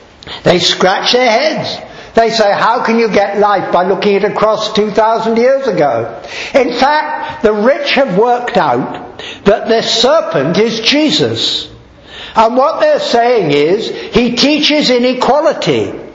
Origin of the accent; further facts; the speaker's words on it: India; born there; the veranda outside the bungalow where I was born in India, and I was actually born inside that bungalow